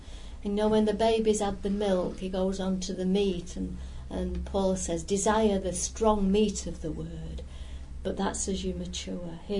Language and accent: English; United Kingdom; But, yeah, you know, we're British, aren't we?